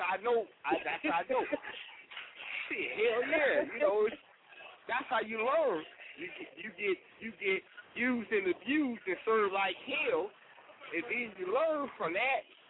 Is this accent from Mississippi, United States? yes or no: no; Detroit, Michigan, United States; I'm from Detroit. I'm from Michigan, Detroit. And I'm coming down the south.